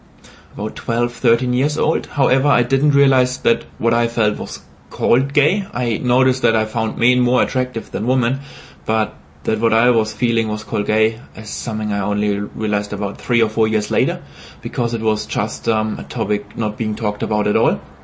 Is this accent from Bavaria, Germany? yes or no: yes; Haßfurt, Bavaria, Germany; English is a second language; I'm 33 years old right now. I'm originally from Germany. I was born in a very small town called Haßfurt. I grew up there